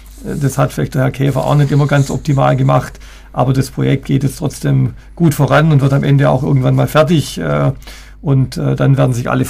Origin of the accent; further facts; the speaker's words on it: Stuttgart, Baden-Württemberg, Germany; Ich bin in Weilendorf geboren und aufgewachsen, habe also auch einen gewissen Bezug zu diesem jetzt eher Nordstuttgarter Region.